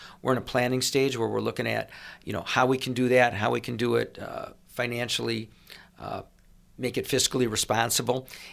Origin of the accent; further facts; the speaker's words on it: Chicago, Illinois, United States; we saw a heroin problem where I grew up in the Chicago area, as well as LSD.